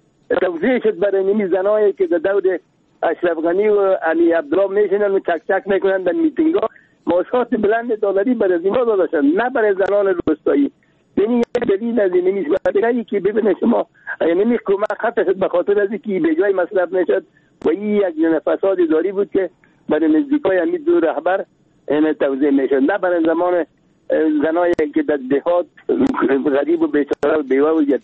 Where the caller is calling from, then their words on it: Kabul, Afghanistan; گفتم که از کابل هستم.